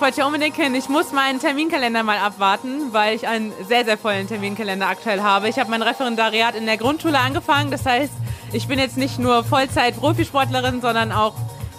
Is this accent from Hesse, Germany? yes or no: yes; Hesse, Germany; ich bin auch in Mittelhessen aufgewachsen